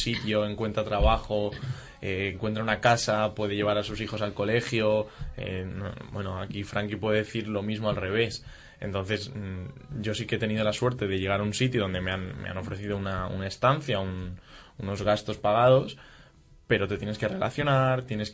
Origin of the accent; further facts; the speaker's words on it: Valencian Community, Spain; yo soy valenciano y nada, yo he tenido varios trabajos desde que dejé los estudios y se me planteó la posibilidad de salir fuera